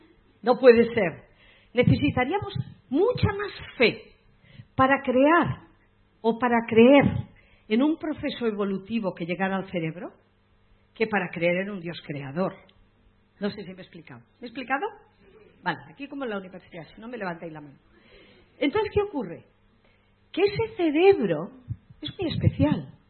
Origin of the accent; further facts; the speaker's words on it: Murcia, Region of Murcia, Spain; Yo soy de Murcia, por lo tanto puedo hablar de ellos.